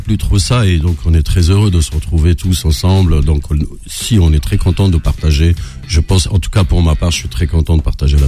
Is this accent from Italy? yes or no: no; Sidi Bel Abbès, Sidi Bel Abbès Province, Algeria